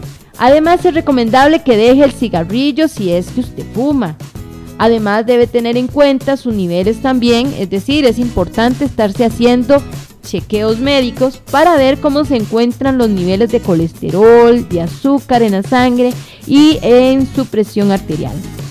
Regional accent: Costa Rica; sobre diferentes aspectos en la cual se basa nuestra identidad como costarricenses

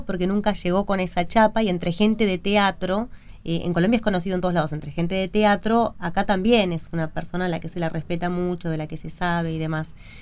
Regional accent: Argentina; como vos sos colombiana y yo soy argentina

